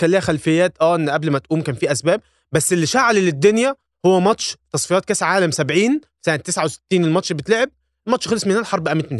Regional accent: Egypt; فكرة الألترس عندنا في مصر

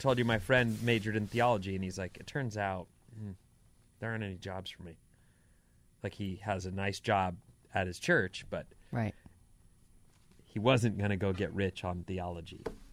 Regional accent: Newport Beach, California, United States; I grew up in Orange County on Newport Beach where we saw that.

